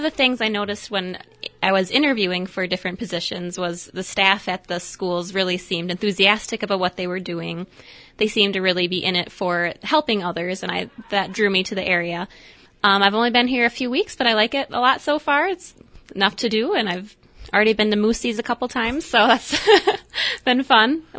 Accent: La Crosse, Wisconsin, United States; I grew up in La Crosse, Wisconsin.

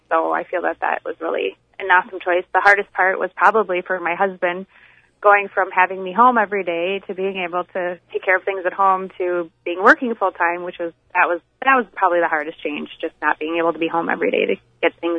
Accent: Gilman, United States; I grew up in Gilman, actually. I was born and raised here. I graduated from here.

